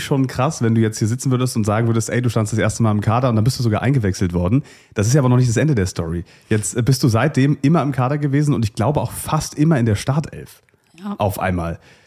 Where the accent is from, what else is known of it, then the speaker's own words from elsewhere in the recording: Potsdam, Brandenburg, Germany; Deswegen freue ich mich besonders, dass wir jetzt quasi mal so unter Potsdamern quatschen können.